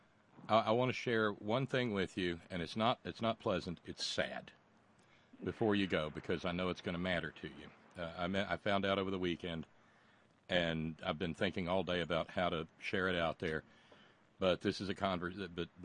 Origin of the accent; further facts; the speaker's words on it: Alabama, United States; I was a little redneck boy growing up in Alabama.